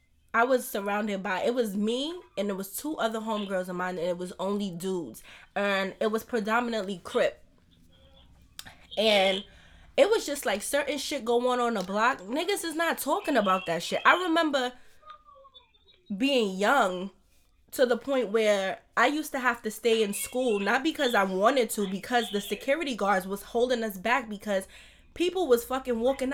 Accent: Brooklyn, New York, United States; I don't know about in the Bronx because I'm from Brooklyn.

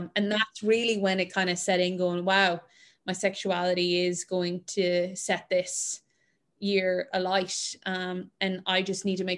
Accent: Ireland; but I grew up in Ireland, you know, there was really big interest.

